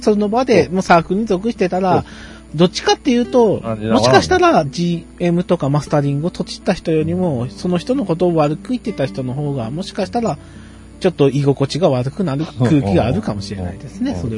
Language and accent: Japanese; Kagoshima, Japan; 地元鹿児島をネタに街を作ったりとかですね